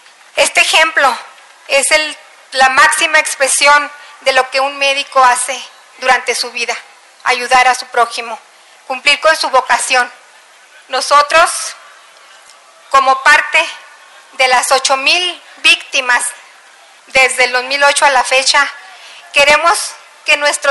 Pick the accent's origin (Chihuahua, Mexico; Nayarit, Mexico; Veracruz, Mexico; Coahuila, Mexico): Chihuahua, Mexico; Ciudad Juárez; Yo vengo de Ciudad Juárez